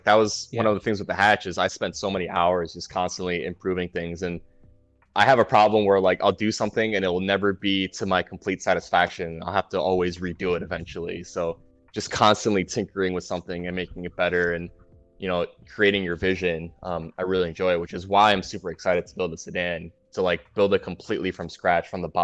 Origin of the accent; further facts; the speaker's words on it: New York City, New York, United States; So I grew up in New York City in Queens.